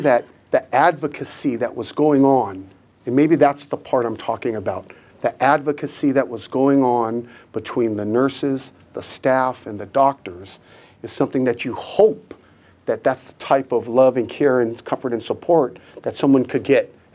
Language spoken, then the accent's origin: English; Oakland, California, United States; I grew up the street from Highland my entire life, born and raised in Oakland.